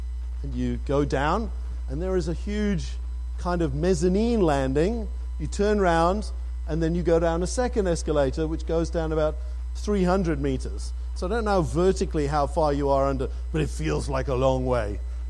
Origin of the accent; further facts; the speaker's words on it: United Kingdom; My accent comes from the fact that I was born in the UK. I basically finished my schooling there before I had the opportunity of following my parents to Johannesburg.